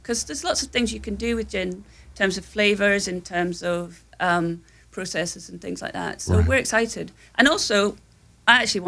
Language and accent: English; Scotland, United Kingdom; I'm Scottish.